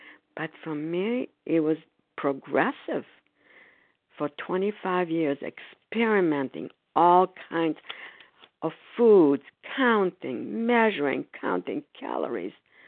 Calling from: Foxborough, Massachusetts, United States; I'm calling from Foxborough, Massachusetts.

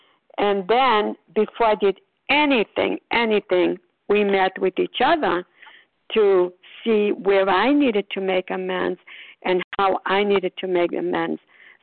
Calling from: Port Charlotte, Florida, United States; I'm calling from Port Charlotte, Florida.

